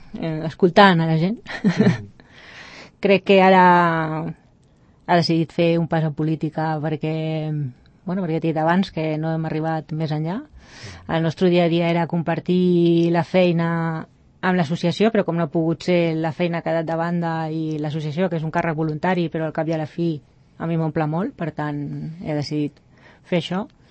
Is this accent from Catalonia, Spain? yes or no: yes; Barcelona, Catalonia, Spain; born there; No, jo vaig néixer a Barcelona. I després vaig venir a viure a Rubí, Sant Cugat, i després vaig venir a viure a Vall d'Oreig. Ja fa més de 20 anys que estic aquí a Vall d'Oreig. Fa 30 que hi volto, però no hi fa tant que hi visc.